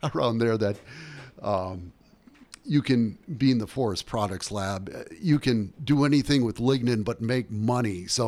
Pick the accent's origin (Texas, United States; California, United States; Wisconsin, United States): Wisconsin, United States; Oconomowoc; Yes, I grew up in Wisconsin. I grew up in Oconomowoc in Waukesha County, went to high school in Waukesha.